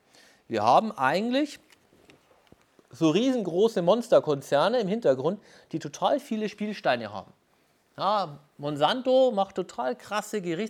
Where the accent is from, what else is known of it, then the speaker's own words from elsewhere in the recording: Germany; Ja, ich komme ja aus Deutschland